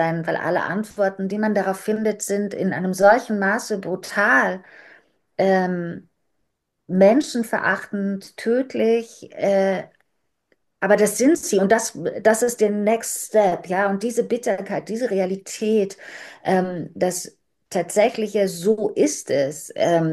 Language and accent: German; Germany; weil ich eben als Deutsche